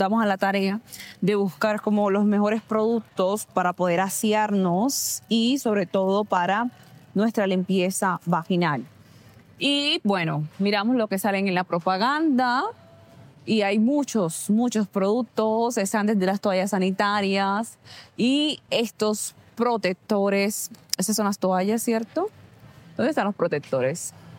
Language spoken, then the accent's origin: Spanish; Sincerín, Bolívar, Colombia; Sí, yo también soy de Sincerín